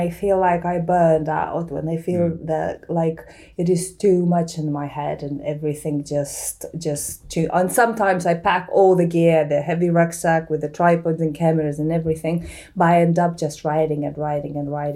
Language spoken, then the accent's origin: English; Lithuania; Yes, and in Lithuania, we have deep winters with minus 30 degrees as well.